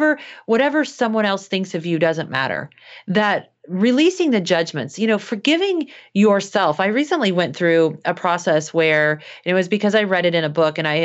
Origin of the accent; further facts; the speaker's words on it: Midwest, United States; when I was growing up, and I was growing up in the Midwest, there was sort of this Christian belief system where I lived